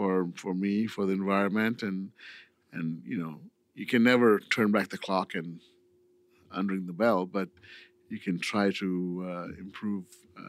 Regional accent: India; I'm from India

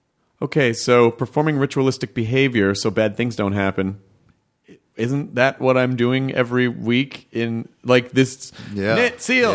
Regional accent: the South, United States; And growing up in the South, there's a giant that's the Bible Belt.

